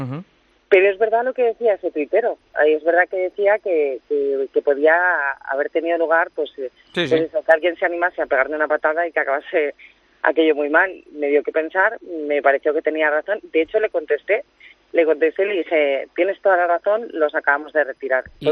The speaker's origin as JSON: {"language": "Spanish", "town": "Madrid", "region": "Community of Madrid", "country": "Spain", "said": "yo me alegro como madrileña"}